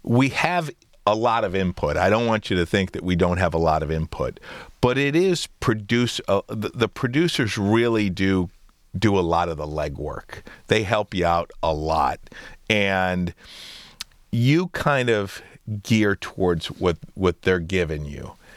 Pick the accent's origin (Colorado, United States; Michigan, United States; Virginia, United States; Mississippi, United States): Michigan, United States; Detroit; You're a kid growing up in Detroit.